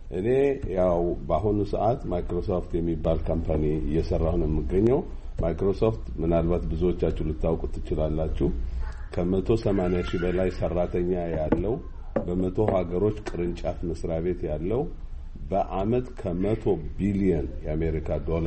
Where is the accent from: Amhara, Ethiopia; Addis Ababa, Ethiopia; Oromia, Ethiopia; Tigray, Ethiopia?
Amhara, Ethiopia; Gondar; moved away as an adult; also born or lived in Sudan; now in Seattle, United States; እኔ ተወልጄ ያደግኩት በጎንደር ከተማ ነው። የዛሬ 35 ዓመት ስደተኛ ሆኜ ከጎንደር ከተማ ከፋሲለደስ ሁለተኛ ደረጃ ትምህርት ቤት ሃይ ስኩል እንደጨረስኩ